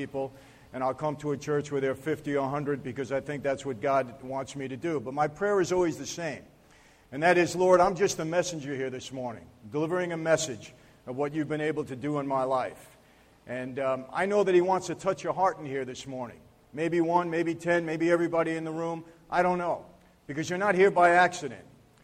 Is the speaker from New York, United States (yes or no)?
yes; Brooklyn, New York, United States; also born or lived in Long Island; this is my hometown. Grew up in Brooklyn and Long Island and spent a lot of time in Staten Island way back when.